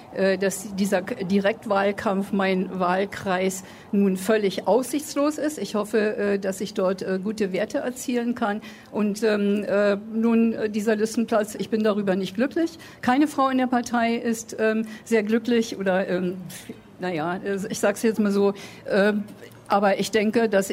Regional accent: West Germany, Germany; Ich bin ja im Westen aufgewachsen und habe sehr wohl eben auch die Entwicklung im Westen verfolgt. Ich lebe seit der Wende erst hier im Osten

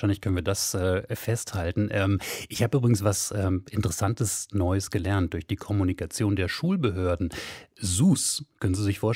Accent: Berlin, Germany; Ich habe ja übrigens was gelernt hier als Berliner und auch Vater zweier Töchter, die zur Schule gehen

